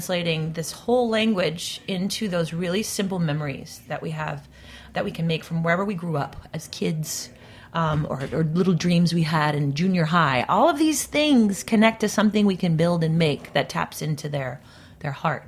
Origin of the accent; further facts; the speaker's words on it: Midwest, United States; I think for me, DIY is a cultural thing. I come from the Midwest